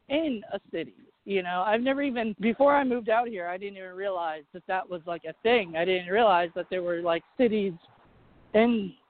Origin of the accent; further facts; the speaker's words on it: Williamsburg, Virginia, United States; I grew up in Williamsburg, Virginia.